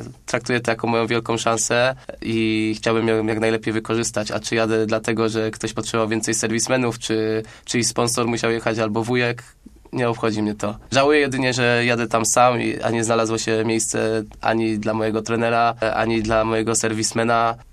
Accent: Poznań, Greater Poland Voivodeship, Poland; to, że pochodzę z Poznania, nie było aż takim dużym obciążeniem. Zaczynałem na Malcie, tutaj się wychowałem

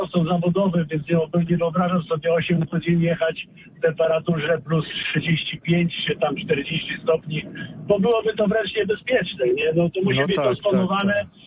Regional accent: Lower Silesian Voivodeship, Poland; bo ja jestem w ogóle z Dolnośląskiego

